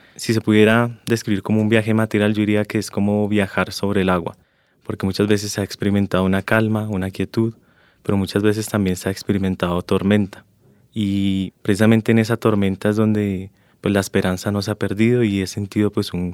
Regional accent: Bogotá, Colombia; also born or lived in Rionegro, Antioquia; Colombiano totalmente, porque mi papá es de San Pelayo, Córdoba, mi mamá es del Charco, Nariño, y yo me crié entre aquí, en Bogotá, y en Río Negro, Antioquia. Entonces yo me siento pues por esa parte muy multicultural.

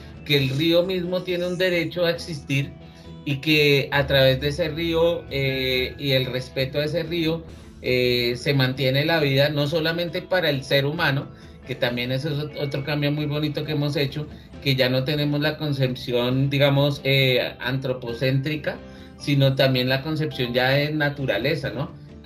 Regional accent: Colombia; Es lo mismo acá de nosotros como colombianos, ¿no?

